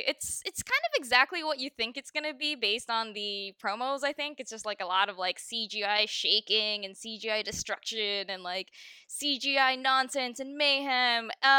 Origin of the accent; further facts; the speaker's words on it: California, United States; I grew up in California